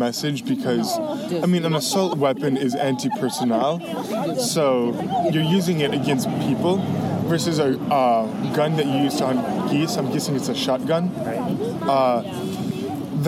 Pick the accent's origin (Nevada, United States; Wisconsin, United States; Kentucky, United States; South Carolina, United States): Wisconsin, United States; Sherwood; I'm from Sherwood, Wisconsin. I go to Sherwood High School.